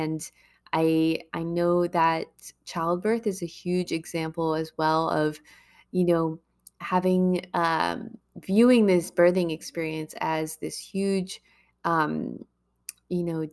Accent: Boston, Massachusetts, United States; where I grew up in Boston, which was the best area and still is for hospitals.

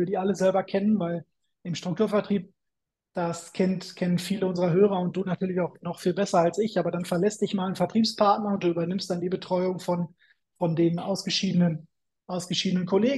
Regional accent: North Rhine-Westphalia, Germany; der sagte, Mensch, wo kommst du denn her? Sage ich, aus dem Sauerland.

